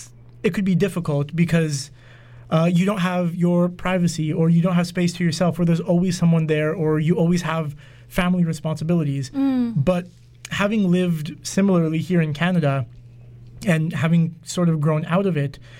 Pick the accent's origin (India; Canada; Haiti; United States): India; Punjab; In terms of being Indian, I would say that, like, at least in my experience as a Punjabi, it's a very social culture.